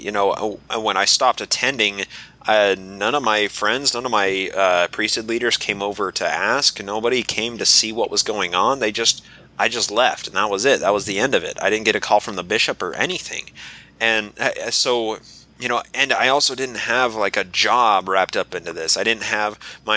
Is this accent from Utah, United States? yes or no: yes; Utah, United States; oh, where are you from? And I would say Utah, and instantly they get a smile on their face, and oh, are you a member?